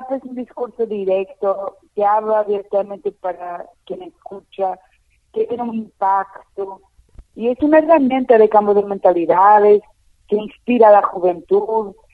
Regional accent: Porto, Porto District, Portugal; accent: Porto; Spanish is a second language; mi ciudad, en el sentido que mi trabajo se vive de la palabra, de mis referentes culturales, y bueno, mi acento, mis expresiones, mis referencias en el Porto

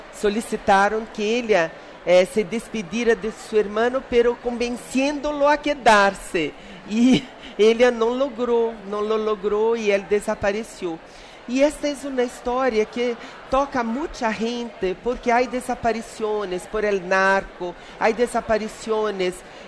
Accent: Ouro Preto, Minas Gerais, Brazil; Spanish is a second language; Yo soy de Ouro Preto, Minas Gerais

